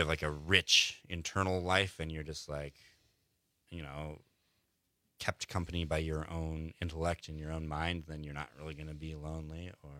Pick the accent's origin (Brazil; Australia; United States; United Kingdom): United States; Cortez, Colorado; moved away as an adult; I grew up. I'm from Colorado. I grew up in Cortez, Colorado. Cortez, moved out here for school.